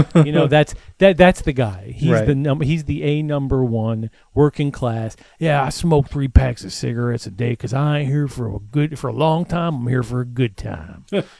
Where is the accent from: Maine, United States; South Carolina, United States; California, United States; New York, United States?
New York, United States; Yes, like, yes, I'm from New York.